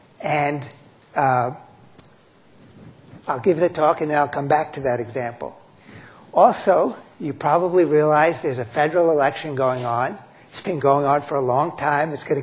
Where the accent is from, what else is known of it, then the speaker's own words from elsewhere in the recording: New York City, New York, United States; I'm from New York City, but I've become a fanatic Montreal Canadiens hockey fan.